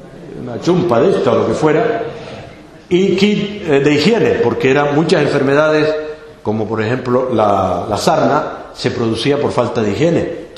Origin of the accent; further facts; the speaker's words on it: Canary Islands, Spain; yo como soy canario, se habrán notado, ¿no?